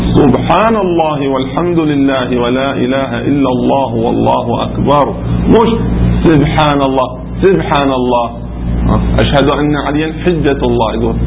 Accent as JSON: {"language": "Arabic", "town": "Qatif", "region": "Eastern Province", "country": "Saudi Arabia", "said": "مو عندنا في القطيف الناس يقولوا صراط الذين"}